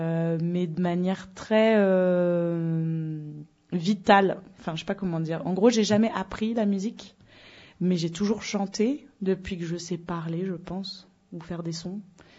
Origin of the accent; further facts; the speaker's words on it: Normandy, France; also born or lived in Rouen; quand j'étais encore à Rouen, parce que moi je suis originaire de Normandie.